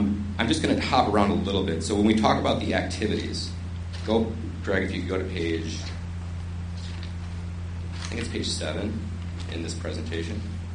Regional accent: Franklin, Wisconsin, United States; I born and raised in Franklin, grew up on the home on 92nd and Rawson with the baseball field.

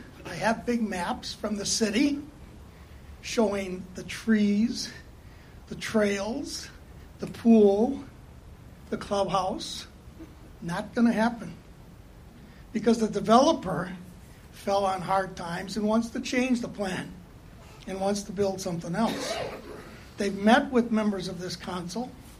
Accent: Wisconsin, United States; also born or lived in Virginia; In 2007, I came from Virginia. I lived in Wisconsin my life, went 10 years out to the East Coast to work.

